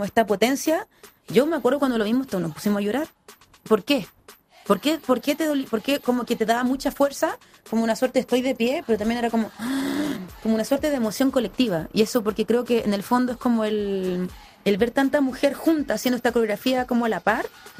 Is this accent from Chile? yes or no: yes; Chile; que soy muy chilena para hablar